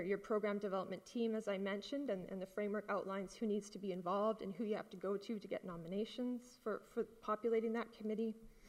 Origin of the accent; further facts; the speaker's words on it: Vancouver, British Columbia, Canada; Sorry, I'm from Vancouver, so I actually find it dry here.